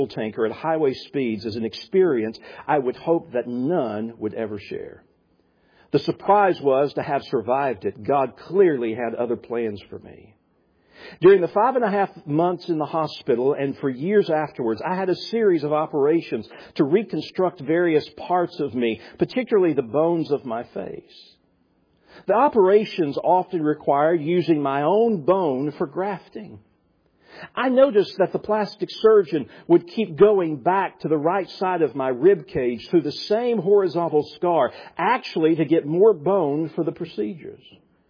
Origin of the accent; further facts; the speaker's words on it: the South, United States; It holds my I'm from the South. It holds my innards in.